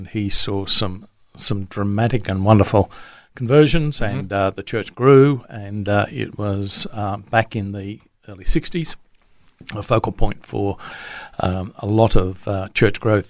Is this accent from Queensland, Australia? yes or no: yes; Charters Towers, Queensland, Australia; born there; I was born in Charters Towers. My dad was pastoring his first church in Charters Towers.